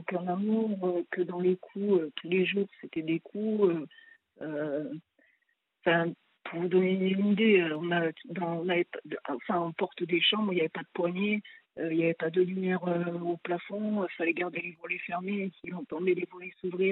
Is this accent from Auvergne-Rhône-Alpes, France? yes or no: no; Libourne, Nouvelle-Aquitaine, France; Enfin, je suis pas de Bordeaux, je suis côté, on va dire, Libourne.